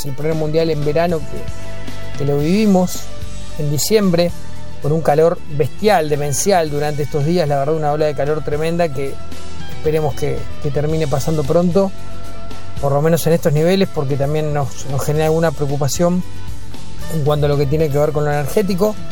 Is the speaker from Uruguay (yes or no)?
no; Argentina; los problemas que habitualmente atravesamos como argentinos